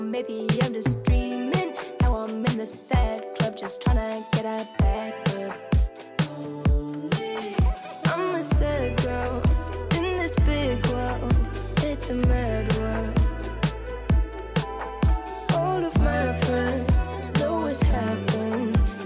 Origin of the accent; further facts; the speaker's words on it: Apulia, Italy; moved away as an adult; now in Turin, Italy; Sono originario della Puglia e questo è il mio, quindi, quinto anno qui a Torino.